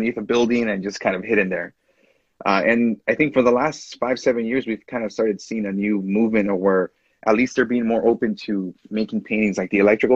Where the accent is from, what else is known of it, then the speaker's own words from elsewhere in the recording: Los Angeles, California, United States; I'm from the Southeast LA area, and for a really long time this place, it's always been kind of bad.